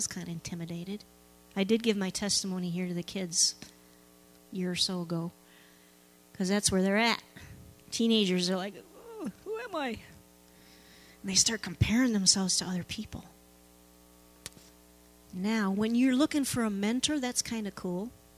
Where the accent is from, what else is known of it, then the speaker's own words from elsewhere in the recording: Shannon, Illinois, United States; I was born and raised in Shannon, Illinois. It's a little bump in the road down here a ways. It's a metropolis of, I think it's down to 700 people.